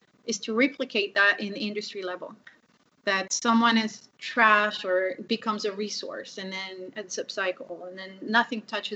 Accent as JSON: {"language": "English", "country": "France", "tie": "born or raised there", "lives_now": "Los Angeles, United States", "said": "So I grew up in Courtisal, France, in the country of Courtisal, and I live in Los Angeles, California now."}